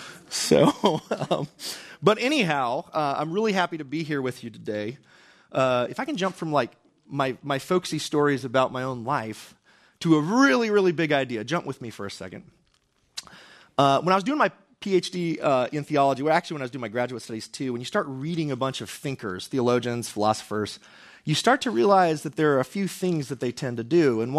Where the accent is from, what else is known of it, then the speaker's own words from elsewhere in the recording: Pagosa Springs, Colorado, United States; Anyways, I'm from Pagosa. I left for college, and there were two stoplights.